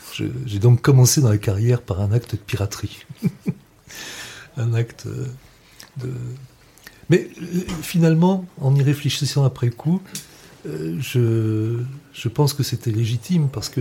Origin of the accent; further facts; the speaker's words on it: Occitanie, France; Tout petit, je suis né en Lozère. J'ai passé ma prime enfance dans un village des Cévennes.